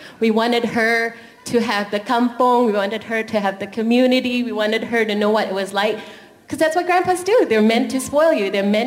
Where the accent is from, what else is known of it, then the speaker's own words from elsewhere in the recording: Malaysia; My husband, I am Malaysian Chinese and he's American Caucasian.